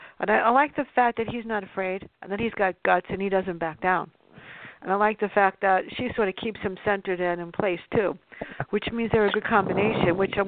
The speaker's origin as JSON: {"language": "English", "town": "New York City", "region": "New York", "country": "United States", "tie": "born or raised there", "said": "I grew up in the South Bronx. So you can imagine, I grew up in a tough neighborhood."}